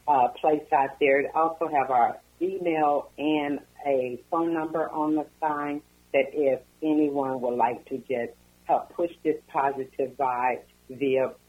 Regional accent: Omaha, Nebraska, United States; I am from Omaha, Nebraska.

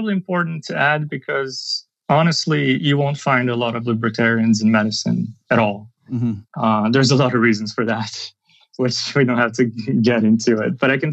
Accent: Brazil; I'm from Brazil.

